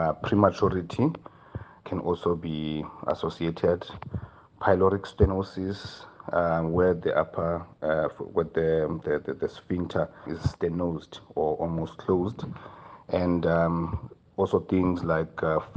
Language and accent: English; Eastern Cape, South Africa; I am from the Eastern Cape, the part formerly known as Transkei. Grew up there, born and bred, and then I did my undergrad in Walter Sisulu University, and then I did my internship in the Free State in Qwaqwa.